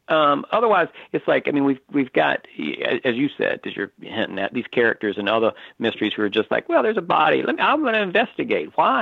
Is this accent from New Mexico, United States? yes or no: no; North Carolina, United States; I mean, I, like I said, I grew up in North Carolina. I spent a lot of time on the coast.